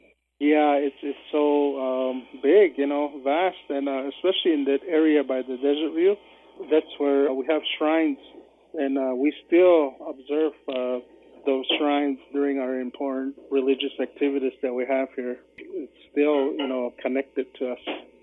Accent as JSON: {"language": "English", "town": "Shongopavi", "region": "Arizona", "country": "United States", "tie": "born or raised there", "said": "I'm from Shongopavi and of the Bear Clan."}